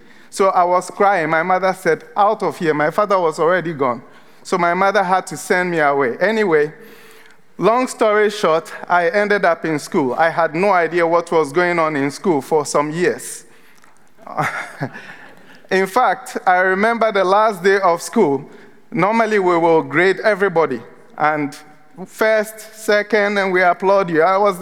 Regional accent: Ghana; moved away; I am originally from Ghana. I moved here 12 years ago.

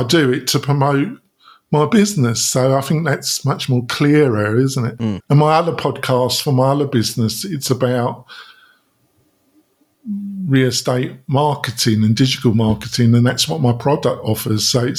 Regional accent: England, United Kingdom; I'm English down, but I've had some American friends say, we love you … can you brighten up?

